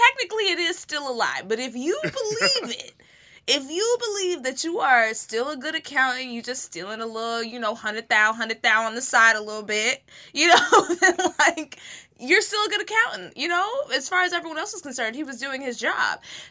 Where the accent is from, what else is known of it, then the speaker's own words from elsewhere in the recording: Texas, United States; because I'm from, this is my home state, is Texas.